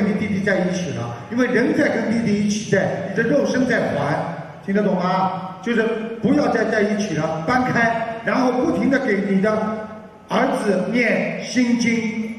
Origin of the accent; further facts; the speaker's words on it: Fujian, China; 哦，我是福建人啊。